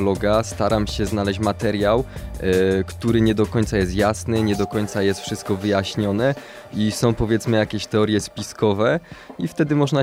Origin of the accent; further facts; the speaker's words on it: Częstochowa, Silesian Voivodeship, Poland; Mam 26 lat, od urodzenia mieszkam w Częstochowie. Miałem krótką przerwę na mieszkanie w Poznaniu.